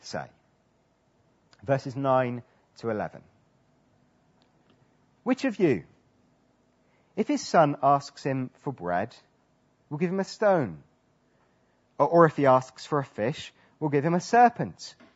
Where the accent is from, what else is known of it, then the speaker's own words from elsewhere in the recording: Bradford-on-Avon, South West England, United Kingdom; the church where I grew up in Bradford-on-Avon in Wiltshire